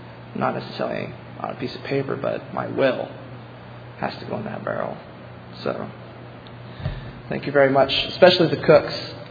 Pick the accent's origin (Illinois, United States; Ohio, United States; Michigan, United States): Ohio, United States; I'm from Ohio.